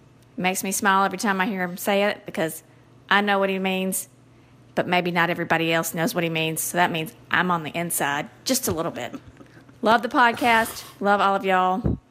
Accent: the South, United States; because I know, being a Southerner, that his hey, y'all means something very different from the typical way you hear it said

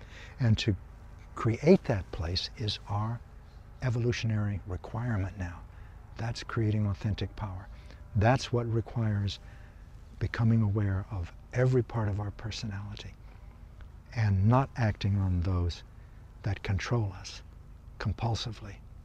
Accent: Kansas, United States; By the way, I come from Kansas.

